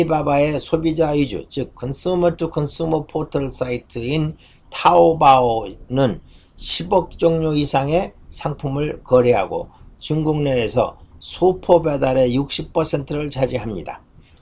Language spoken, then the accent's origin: Korean; South Korea; 저는 한국인으로서의 긍지가 강해집니다.